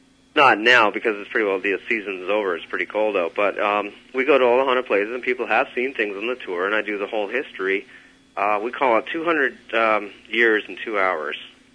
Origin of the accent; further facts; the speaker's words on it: Burlington, Ontario, Canada; So you had a lot of activity with the settlers and the pioneers in those days.